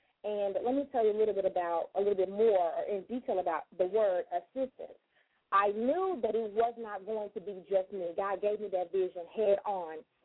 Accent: Memphis, Tennessee, United States; Y'all know I'm from Memphis, so I had to get it out.

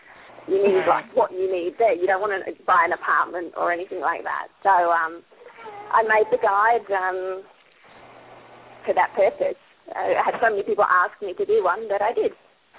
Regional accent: England, United Kingdom; now in Italy; because my husband's Italian and I'm English

